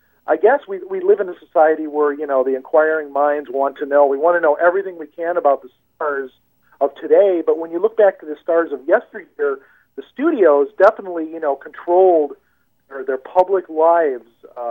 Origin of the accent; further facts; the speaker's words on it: Chicago, Illinois, United States; now in Los Angeles, United States; I'm originally from Chicago. When I came out to Los Angeles, that's when it really came into focus